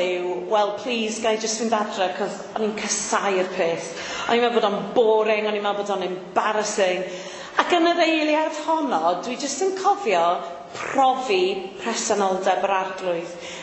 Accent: Llanilar, Wales, United Kingdom; Dwi'n dod yn reiddiol o Lanilar, ger Aberystwyth, cartref Dai Jones.

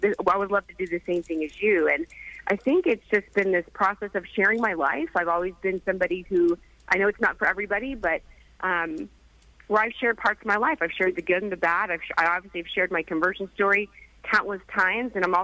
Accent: Oklahoma, United States; And I was personally born and raised in Oklahoma on a farm.

